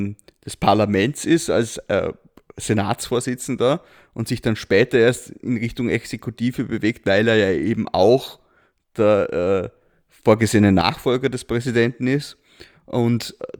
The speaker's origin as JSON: {"language": "German", "region": "Vorarlberg", "country": "Austria", "said": "Vorarlberger. Ich bin Österreicher, ich bin Europäer, ich bin Katholik."}